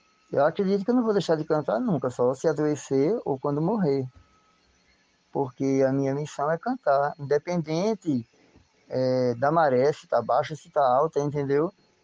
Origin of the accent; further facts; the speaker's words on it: Recife, Pernambuco, Brazil; Quando eu comecei a cantar na minha cidade querida, Recife, que eu sou recifense